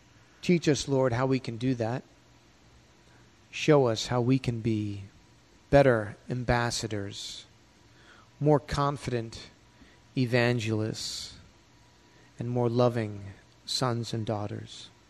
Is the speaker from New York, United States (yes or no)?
yes; New York, United States; I found myself in a pub with two of my buddies in a town next to where I grew up and lived on Long Island.